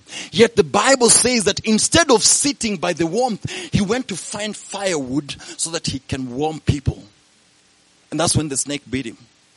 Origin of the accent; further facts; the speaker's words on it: United States; It is not hope because I'm an American.